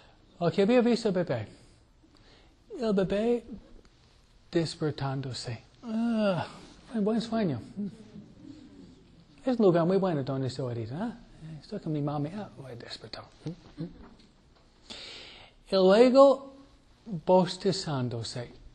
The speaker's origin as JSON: {"language": "Spanish", "region": "New York", "country": "United States", "said": "Fue un judío, nació judío, y practicaba en de donde vengo yo, Nueva York."}